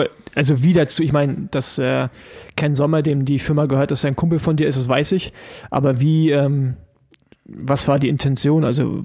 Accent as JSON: {"language": "German", "region": "East Germany", "country": "Germany", "said": "ich als Ossi, weißt du, alles über Berlin heraus mit drei Autobahnen"}